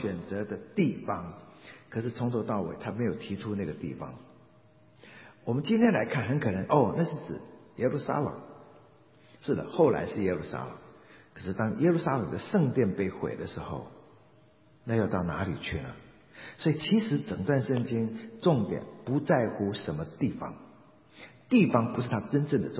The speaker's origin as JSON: {"language": "Chinese", "country": "China", "said": "我们中国人那些各种的庙盖在哪里都是高山嘛"}